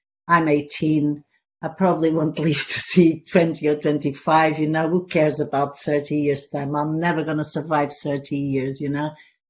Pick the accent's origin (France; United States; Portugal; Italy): Portugal; now in London, United Kingdom; And then, I moved from Portugal, where I'm from, to this country, to London in 1991.